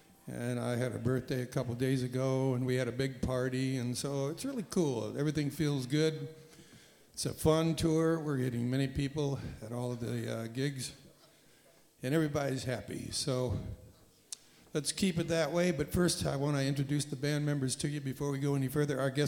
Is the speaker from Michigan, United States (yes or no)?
yes; Detroit, Michigan, United States; I'm from Detroit.